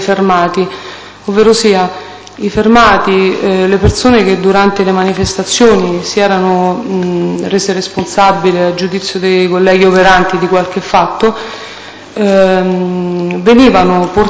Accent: Rome, Lazio, Italy; born there; sono nata a Roma il 1 febbraio del 1966.

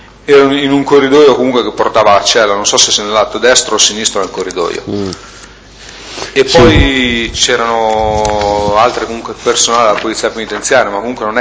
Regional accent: La Spezia, Liguria, Italy; mi diceva dove vieni, io sono a Spezia

